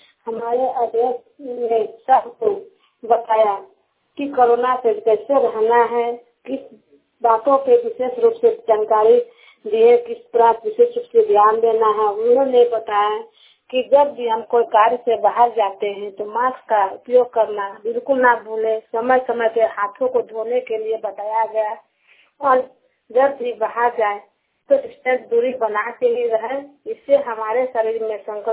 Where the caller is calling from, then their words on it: Jharkhand, India; झारखण्ड से। दोस्तों, आज हमारे गांव में एक बैठक हुई